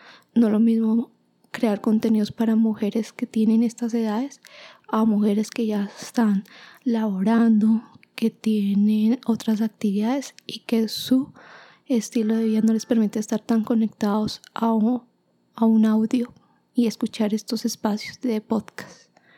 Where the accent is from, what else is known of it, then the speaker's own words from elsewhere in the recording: Bogotá, Colombia; Soy de Bogotá, Colombia … Soy una oyente de podcast colombianos y algunos de habla hispana a nivel Latinoamérica.